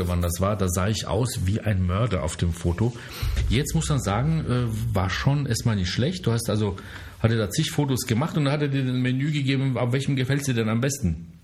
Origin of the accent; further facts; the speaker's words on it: Germany; Ich bin Deutscher